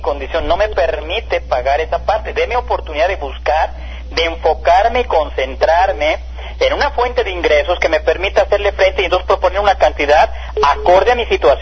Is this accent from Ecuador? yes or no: no; Mexico; lo que podemos como mexicanos hacer.